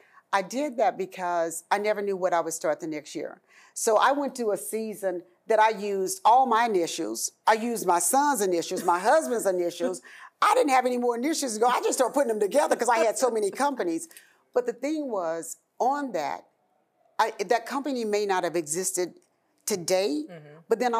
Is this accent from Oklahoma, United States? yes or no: yes; Oklahoma, United States; Although I'm still from Oklahoma